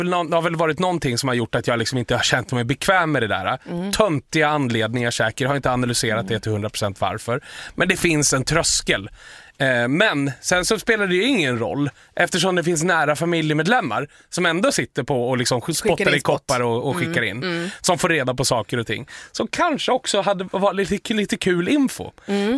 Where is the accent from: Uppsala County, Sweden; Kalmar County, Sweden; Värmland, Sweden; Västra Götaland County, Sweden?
Uppsala County, Sweden; Uppsala; För jag är från Uppsala, det är inlandet.